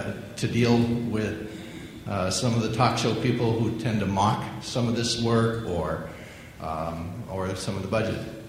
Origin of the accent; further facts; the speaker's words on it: Seattle, Washington, United States; I'm from the Seattle area.